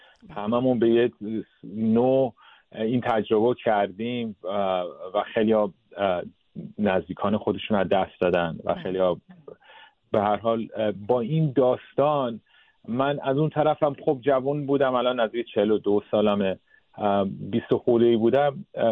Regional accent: Sweden; اصلا ایرانی فرهنگ بزرگ شدم، ولی تو سوئد به دنیا اومدم. 18 سال اول تو سوئد بودیم.

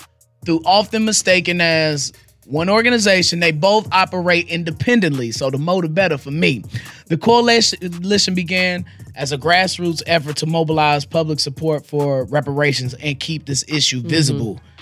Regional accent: Ghana; I'm from Ghana.

